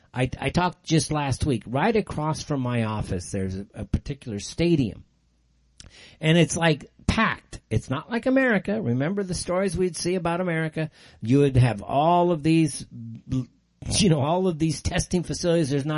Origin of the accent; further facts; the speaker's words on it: California, United States; you guys know my old stomping ground. I grew up in California, a Southern California guy.